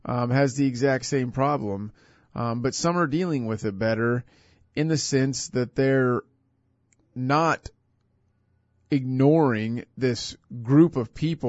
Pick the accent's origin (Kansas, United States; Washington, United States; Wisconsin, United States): Kansas, United States; Hutchinson; Here in my hometown of Hutchinson, Kansas, you hear some, it's not like an epidemic